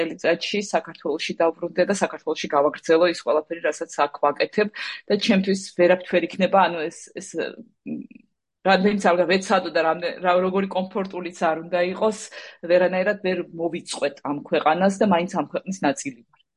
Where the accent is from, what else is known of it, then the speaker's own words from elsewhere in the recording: Sukhumi, Abkhazia, Georgia; მე თვითონ სოხუმიდან ვარ